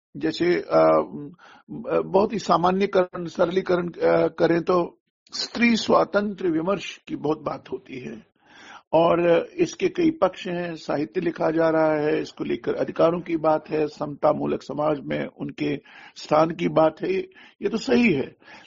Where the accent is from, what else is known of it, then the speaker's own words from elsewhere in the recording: Jammu and Kashmir, India; और कश्मीर, और कश्मीर की जो पृष्ठभूमि सांस्कृतिक है, सांस्कृतिक स्वराज्य जो उसका है